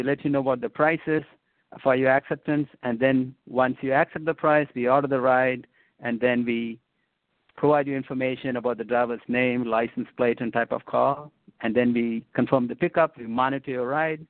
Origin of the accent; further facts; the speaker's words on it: Wood-Ridge, New Jersey, United States; I'm actually from Bergen County in Woodridge, New Jersey.